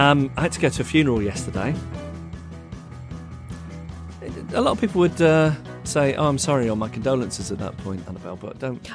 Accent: Macclesfield, North West England, United Kingdom; my hometown of Macclesfield, which is a couple of hours away from London on the train.

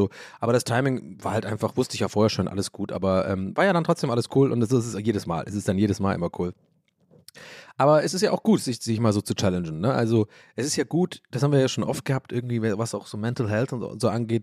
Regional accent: North Rhine-Westphalia, Germany; ich bin ja aus dem Pott hier.

